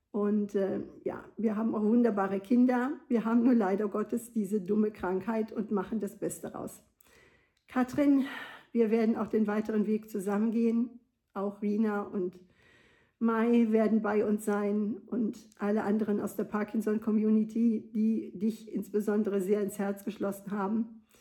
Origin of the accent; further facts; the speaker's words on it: Wuppertal, North Rhine-Westphalia, Germany; now in Bruchsal, Germany; Ich komme aus Wuppertal und wohne jetzt in Bruchsal.